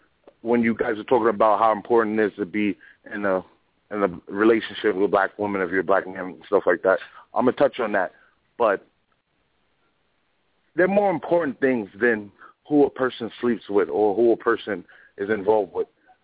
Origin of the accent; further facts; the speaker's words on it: Brooklyn, New York, United States; I'm calling from Manhattan right now. I'm in Chinatown, but I'm from Brooklyn.